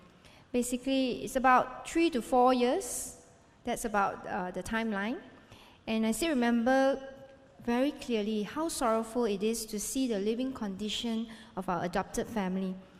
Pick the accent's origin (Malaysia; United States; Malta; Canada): Malaysia; It's actually impossible, even for us as Malaysian.